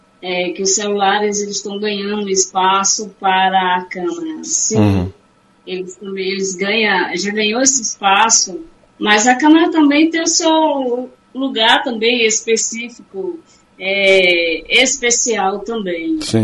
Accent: Riachão do Jacuípe, Bahia, Brazil; also born or lived in Juazeiro / Feira de Santana; Então, eu sou de Riachão de Jacuípe, mas já morei em outros lugares, como, por exemplo, Juazeiro, outros cantos do Nordeste, Feira de Santana

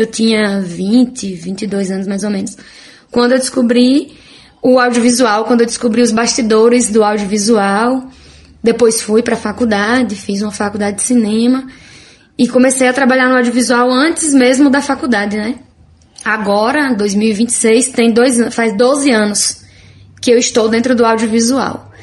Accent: Morro do Chapéu, Bahia, Brazil; Eu nasci em Morro do Chapéu, sou morrense nascida e de família também. Parte da minha família é daqui, a parte do meu pai é da família … né, de Morro do Chapéu, e parte da minha mãe é de Várzea Nova, então é vizinho ali também

